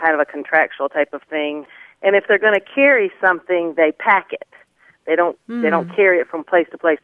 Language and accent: English; Michigan, United States; moved away as an adult; now in Danville, United States; Well, I was raised in Michigan and came to Kentucky when I was 18 and have lived here ever since for 30-some years.